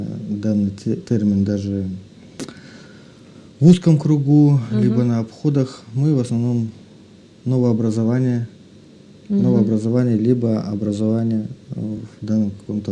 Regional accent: Bobruisk, Mogilev Region, Belarus; born there; Родился я в Беларуси, город Бобруйск.

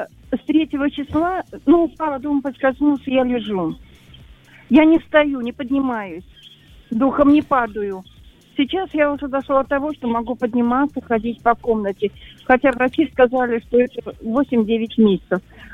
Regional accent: Moscow, Russia; я из Москвы.

